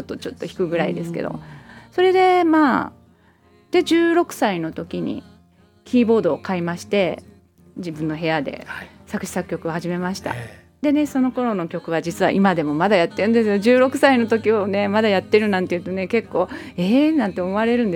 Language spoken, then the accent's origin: Japanese; Germany; 子供の頃はドイツに住んでまして、はい、帰国子女なんですね、うん、ですので結構ドイツの文化で育ったところがありますので